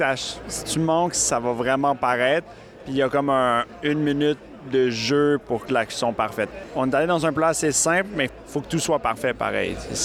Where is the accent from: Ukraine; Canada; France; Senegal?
Canada; Montreal, Quebec; je suis aussi de Montréal.